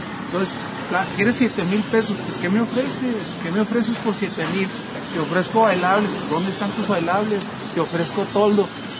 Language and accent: Spanish; Chihuahua, Mexico; Aquí el invitado es Chihuahua, yo soy de Chihuahua.